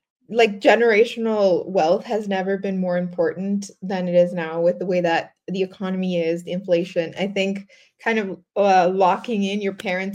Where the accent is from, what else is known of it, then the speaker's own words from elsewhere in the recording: El Salvador; for context, I'm also Latin American. So I'm from El Salvador, born and raised.